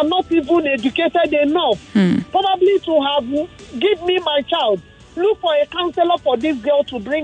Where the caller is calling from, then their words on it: Lagos, Nigeria; I'm calling you from Lagos.